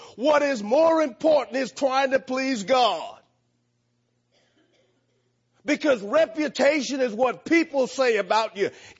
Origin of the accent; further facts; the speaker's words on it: New Orleans, Louisiana, United States; I'm from New Orleans, Louisiana, flatlands.